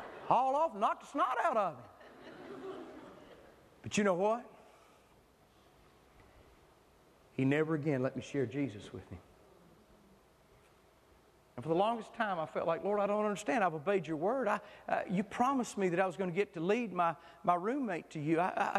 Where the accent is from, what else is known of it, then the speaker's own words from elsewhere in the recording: Batesburg-Leesville, South Carolina, United States; You know, I'm from Batesburg, Leesville.